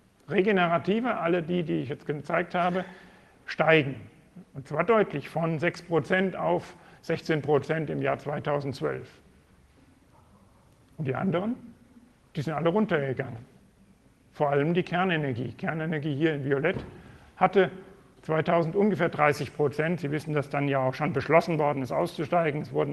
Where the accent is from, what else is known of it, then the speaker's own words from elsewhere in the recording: Marburg, Hesse, Germany; born there; habe ich das auf meiner Geburtsstadt Marburg gezeigt